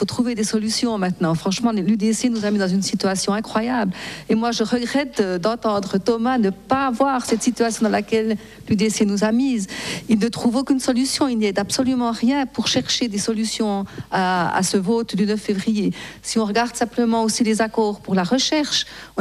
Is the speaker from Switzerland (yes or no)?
yes; Switzerland; en tant que Suisse